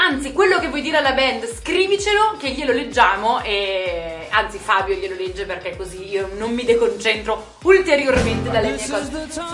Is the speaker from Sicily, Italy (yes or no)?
no; Milan, Lombardy, Italy; born there; Sono un mischiottone, però sono nata a Milano, per cui c'è un mix.